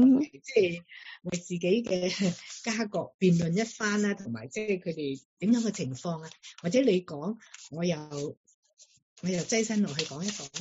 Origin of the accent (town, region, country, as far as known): China